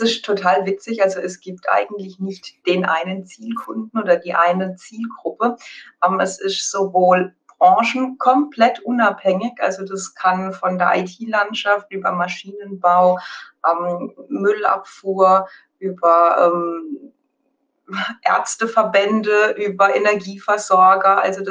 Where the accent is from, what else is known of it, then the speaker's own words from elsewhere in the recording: Baden-Württemberg, Germany; accent: Baden dialect; Ich komme aus Baden. Also man wird mir den Dialekt etwas nachsehen.